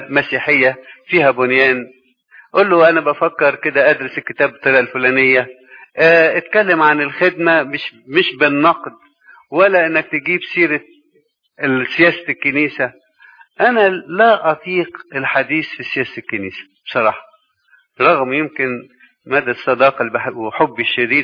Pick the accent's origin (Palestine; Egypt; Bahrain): Egypt; كمصريين او كشرقيين بالذات الميدل ايست